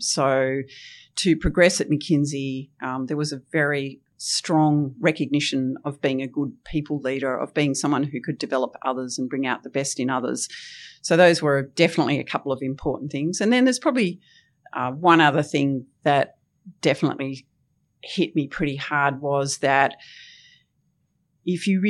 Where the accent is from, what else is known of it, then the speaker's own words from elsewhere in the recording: Tasmania, Australia; Well, I loved growing up in Tasmania and, yeah, I was a bit of a tomboy, loved being on the farm.